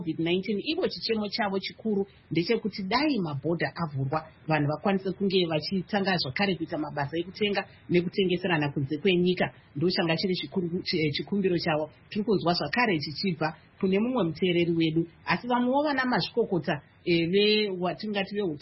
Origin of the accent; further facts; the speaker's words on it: Chipinge, Manicaland, Zimbabwe; I'm from Chipinge, so we have that similar dance